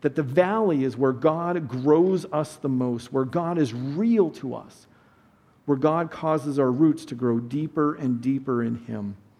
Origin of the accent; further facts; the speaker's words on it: Wenatchee, Washington, United States; Okay, I grew up in Washington State, a town called Wenatchee, right in the center of the state.